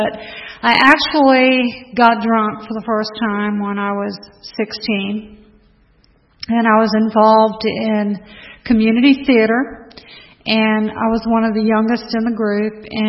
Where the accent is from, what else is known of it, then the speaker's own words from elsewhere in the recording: Florida, United States; And I grew up in Florida, and I had a brother who's a little over a year younger than I am.